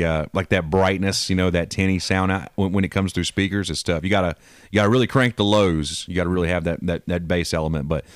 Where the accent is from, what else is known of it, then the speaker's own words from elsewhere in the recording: Macon, Georgia, United States; born there; when I was born in Macon, I never lived there, but I was born there